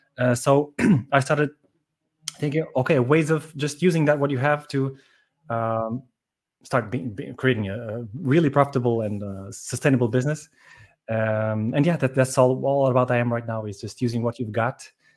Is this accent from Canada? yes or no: no; Portugal; I was doing my master's degree in Manchester, the United Kingdom. I'm originally from Portugal, okay? But I went to Manchester to have this master's degree in strategic consumer marketing.